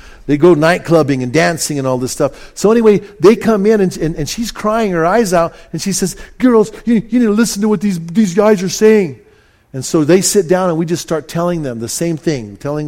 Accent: Bernalillo, New Mexico, United States; All the guys I grew up with in Bernalillo, my buddies that I grew up with since we were little guys

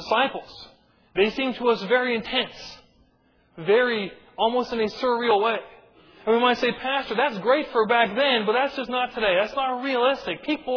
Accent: Canada; accent: Canadian; Now, I am Canadian, and I've been accused of speaking with some Canadianese from time to time. Sometimes that accent creeps through

